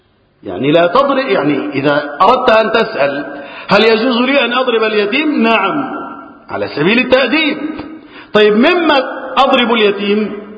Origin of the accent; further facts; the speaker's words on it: Egypt; اللهم احفظ بلدنا مصر وسائر بلاد المسلمين من الفتن.